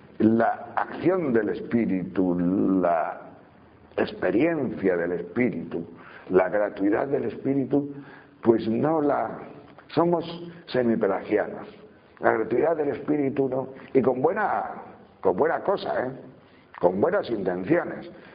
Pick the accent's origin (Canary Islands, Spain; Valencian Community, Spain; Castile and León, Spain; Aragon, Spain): Castile and León, Spain; León; por lo menos en mi tierra, en León, que hace frío.